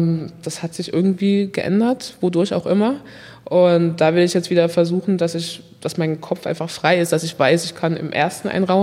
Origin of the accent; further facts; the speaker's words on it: Germany; ich bin in Deutschland groß geworden, habe Familie und Freunde hier